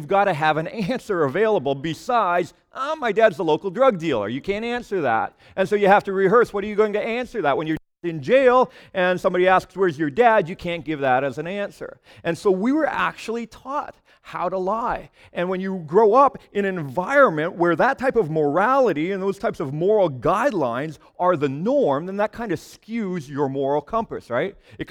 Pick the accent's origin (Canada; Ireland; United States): Canada; Western Canada; I grew up in Western Canada.